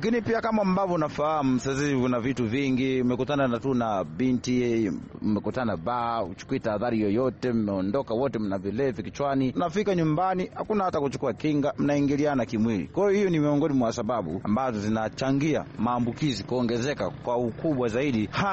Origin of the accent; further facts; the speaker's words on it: Mkwajuni, Mbeya, Tanzania; natoka Mbeya, eneo la Mkwajuni.